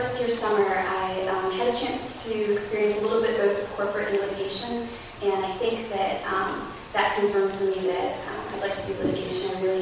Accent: Cleveland, Ohio, United States; now in Columbus, United States; Well, I grew up in Cleveland, and after I went to school in Virginia, I worked in D.C. for a couple years, and now came back to Columbus, and I live with my brother here.

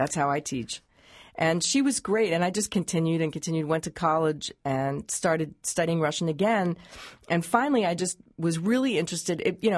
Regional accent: France; also born or lived in Long Island, United States; I mean, I grew up in France and, you know, Long Island.

